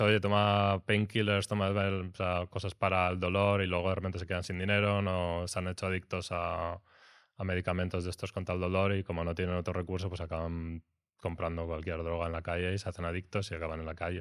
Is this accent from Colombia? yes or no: no; Valencian Community, Spain; Yo hago paellas. Como buen valenciano.